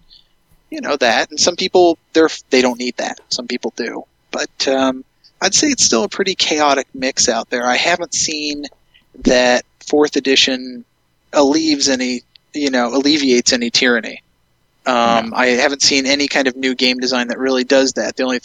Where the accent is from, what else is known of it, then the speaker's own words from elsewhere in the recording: Indiana, United States; I'm from Indiana.